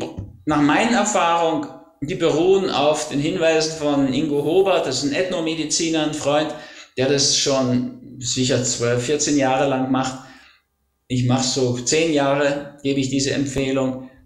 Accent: Northern Germany, Germany; weil ich dann als Norddeutscher plötzlich im Urlaub nach Italien kam

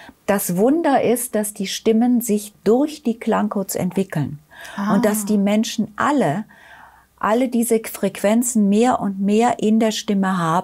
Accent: Germany; Und ich komme ja aus Deutschland, das hört man ja, nicht aus der Schweiz.

